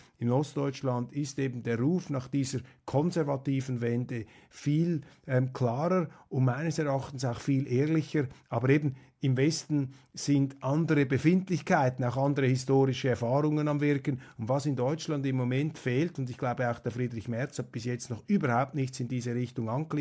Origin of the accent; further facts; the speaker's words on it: Switzerland; ob ich da als Schweizer zu abgehoben oder was auch immer bin